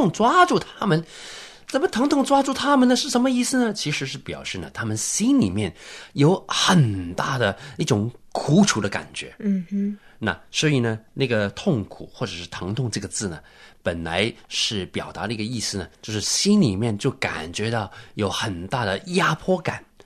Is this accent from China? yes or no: yes; China